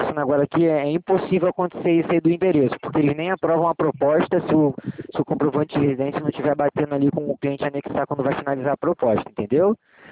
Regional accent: Rio de Janeiro, Brazil; porque eu também sou aqui do Rio.

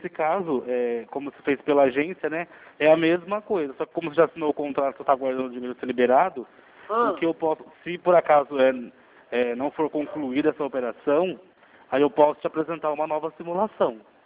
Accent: Capivari, São Paulo, Brazil; aqui eu falo do escritório, eu sou de Capivari.

